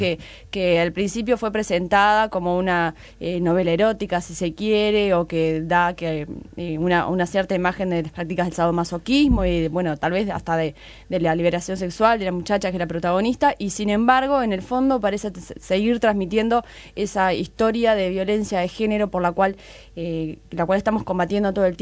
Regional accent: Uruguay; como buenas uruguayas veníamos un poco haciendo esto de conversar

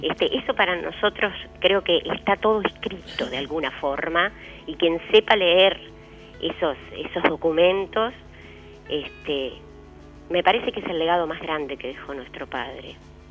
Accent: Uruguay; also born or lived in Caracas, Venezuela; Yo soy uruguaya, pero nací en Caracas.

